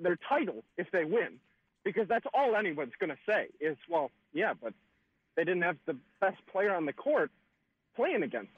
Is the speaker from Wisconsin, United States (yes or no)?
yes; Wisconsin, United States; Well, you know, I was born and raised in Wisconsin. Packers fan, Brewers fan, Bucks fan.